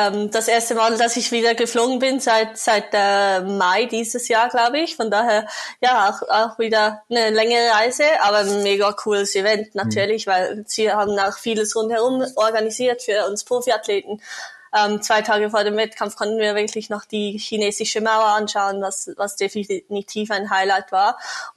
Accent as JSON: {"language": "German", "region": "Zurich", "country": "Switzerland", "tie": "born or raised there", "said": "Ja, ich bin in Zürich aufgewachsen."}